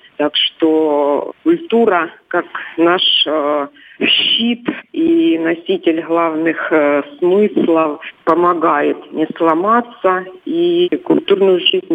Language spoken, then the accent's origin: Russian; Lysychansk, Luhansk Oblast, Ukraine; вот в Лисичанске, в моем родном городе, в котором я родилась.